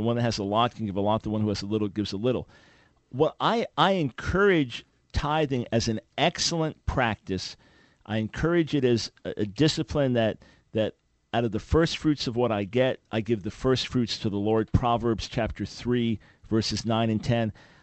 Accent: New York, United States; as a New Yorker, born in New York City, raised on Long Island, it's a blast for me to be talking to fellow New Yorkers

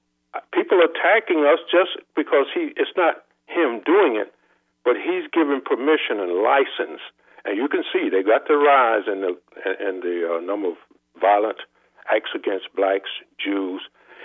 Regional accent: the South, United States; And I grew up, my dad was a pastor. I grew up in the South.

